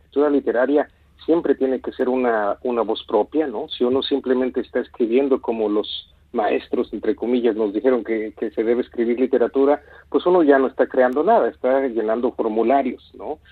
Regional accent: Pachuca, Hidalgo, Mexico; also born or lived in Actopan; yo no diría que es como se habla en Actopan, que es donde yo nací, aunque yo crecí en Pachuca, la capital del estado

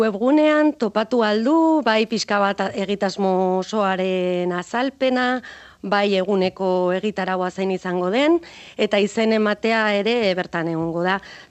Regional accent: Navarre, Spain; haibiz ni Nafarra naiz

